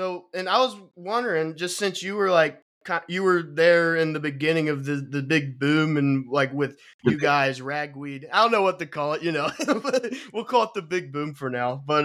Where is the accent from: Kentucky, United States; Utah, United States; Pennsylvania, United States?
Kentucky, United States; I'm from Northern Kentucky, so I, you know, clueless to it.